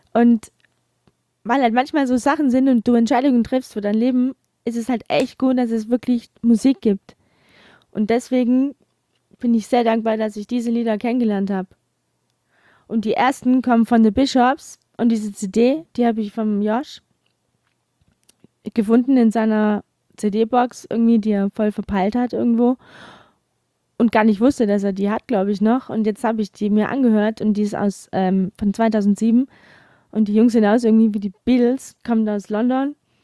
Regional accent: Heilbronn, Baden-Württemberg, Germany; Ich komme aus Heilbronn, aus der Ecke. Ich sage jetzt aber nicht wo.

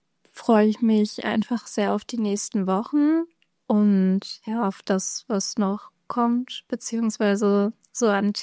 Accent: Kiel, Schleswig-Holstein, Germany; also born or lived in Bremen; ich komme aus Kiel, bin dann nach Bremen gezogen.

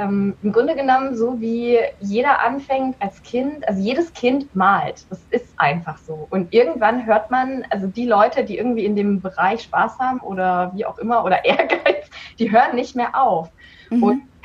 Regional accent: Augsburg, Bavaria, Germany; born there; Ich komme gebürtig aus Augsburg. Habe ja auch in Augsburg studiert

